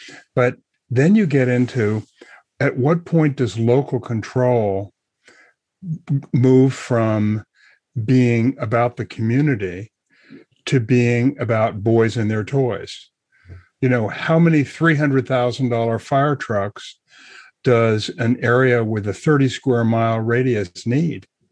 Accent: Morrisville, Vermont, United States; one of my deep memories is when I think about growing up in Morrisville, my first jobs were on a farm, obviously.

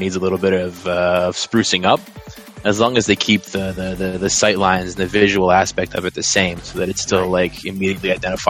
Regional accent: Canada; now in United States; Like, growing up in Canada, I didn't have a chance to participate in U.S. college sports fandom, which is its own whole animal out here

